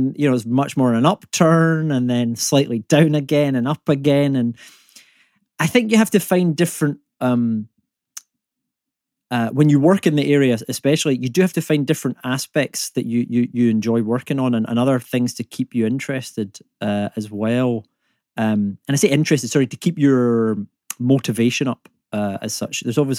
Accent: Scotland, United Kingdom; accent: Scottish; when I say the word law in my accent, it's not the way most British people say it. It's very Scottish.

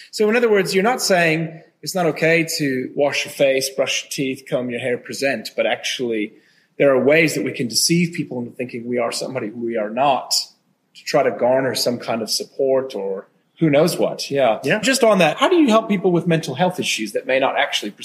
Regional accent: United States; I mean, I'm an American, so I classically overshare.

